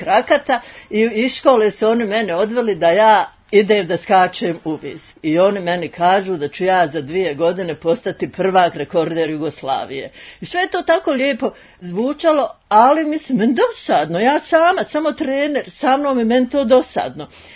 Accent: Sarajevo, Federation of Bosnia and Herzegovina, Bosnia & Herzegovina; born there; Rođena sam u Sarajevu 1945. godine u jednoj porodici koja je više sklona umjetnosti

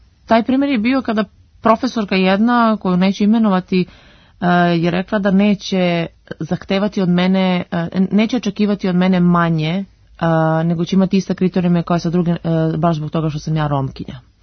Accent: Valjevo, Šumadija and Western Serbia, Serbia; Odakle sam ja krenula, što bi ja to rekla, iz minus faze. To je iz Valjeva, iz jedne, da kažem, siromašne porodice

